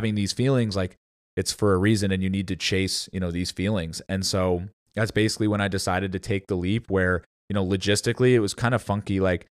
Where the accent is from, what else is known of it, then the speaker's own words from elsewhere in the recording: St. Louis, Missouri, United States; I was from St. Louis.